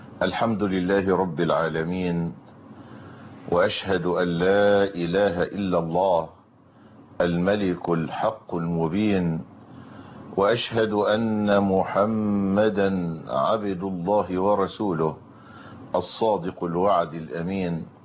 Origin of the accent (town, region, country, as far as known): Egypt